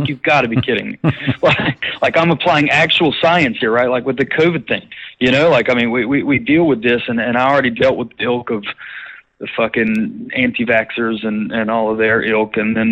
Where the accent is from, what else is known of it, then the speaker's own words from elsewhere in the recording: the South, United States; I was raised in the South, and very much of what I was steeped in as a child was Southern Baptist fundamentalist doctrine, and I was Christian homeschooled.